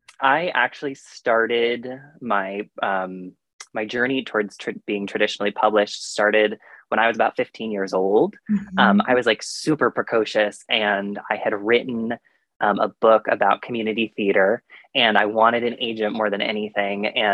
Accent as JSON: {"language": "English", "town": "Old Bridge", "region": "New Jersey", "country": "United States", "said": "I'm from Old Bridge, New Jersey, which is about 45 minutes outside of Manhattan, depending on traffic."}